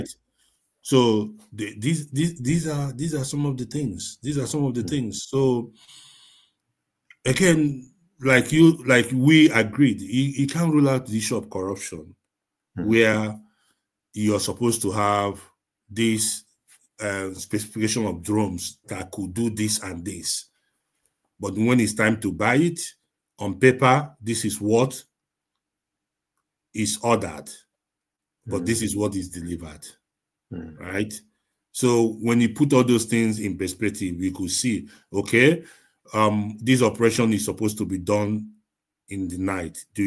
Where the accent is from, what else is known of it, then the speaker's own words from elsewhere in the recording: Nigeria; I'm not saying it because I'm a Nigerian